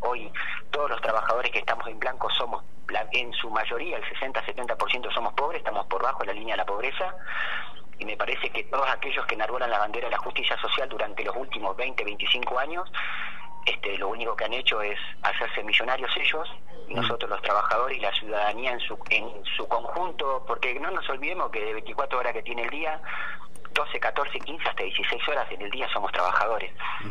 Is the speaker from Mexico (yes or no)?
no; Campo Grande, Río Negro, Argentina; also born or lived in Cipolletti; now in General Roca, Argentina; Sí, soy nacido en Cipolletti, criado en Campo Grande, Villa Manzano, hijo de trabajadores rurales, de un trabajador y una trabajadora rural.